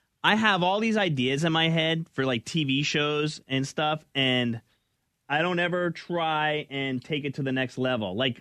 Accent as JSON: {"language": "English", "region": "New Jersey", "country": "United States", "tie": "born or raised there", "said": "No, born and raised in New Jersey."}